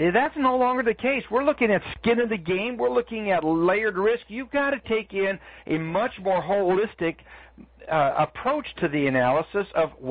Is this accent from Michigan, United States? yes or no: no; Minnesota, United States; I grew up in Minnesota and it's an agricultural community